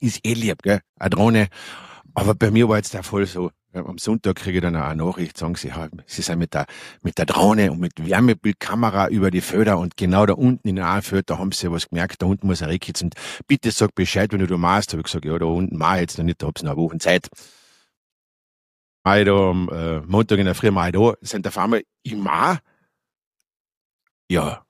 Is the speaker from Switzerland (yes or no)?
no; Austria; Ich sage immer, wenn bei uns in Österreich, wenn ich mal auf der Autobahn denke